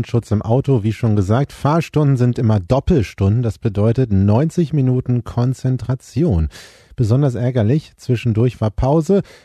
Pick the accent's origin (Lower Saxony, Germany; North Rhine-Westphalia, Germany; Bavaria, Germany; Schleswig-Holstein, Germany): Lower Saxony, Germany; Ich bin ja auf einem 300-Leute-Dorf so groß geworden in Niedersachsen.